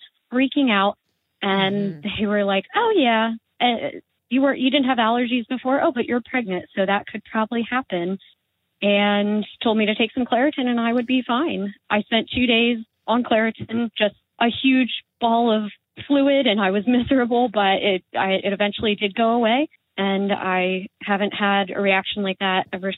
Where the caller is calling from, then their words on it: Pennsylvania, United States; I'm calling from Pennsylvania